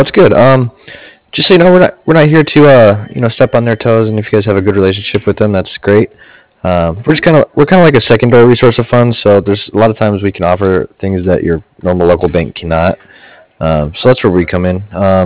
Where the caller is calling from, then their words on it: Cardiff, Wales, United Kingdom; I am calling from Cardiff. That's C-A-R-D-I-F-F